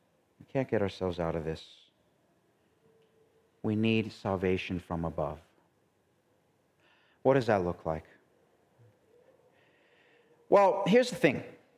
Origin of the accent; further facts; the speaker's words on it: New York City, New York, United States; A few years back in my hometown of New York City, there was an incident